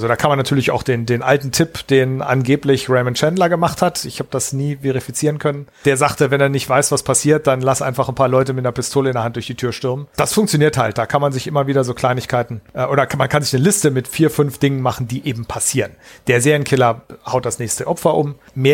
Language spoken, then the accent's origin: German; Seesen, Lower Saxony, Germany; als netten Nebeneffekt spielt's in meiner Heimatstadt.